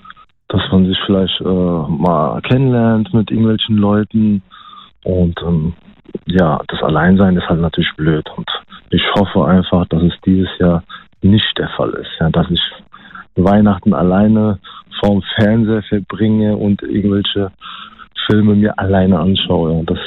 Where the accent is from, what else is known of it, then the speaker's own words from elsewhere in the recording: Siegburg, North Rhine-Westphalia, Germany; moved away as an adult; now in Wiesbaden, Germany; Ich bin beruflich vor kurzem nach Wiesbaden gezogen und bin ursprünglich aus Siegburg.